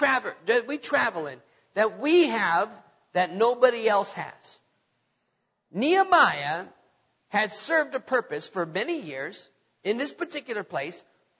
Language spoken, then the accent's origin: English; North Dakota, United States; I'm from North Dakota, where there's more cows than people. Okay, where it's cold.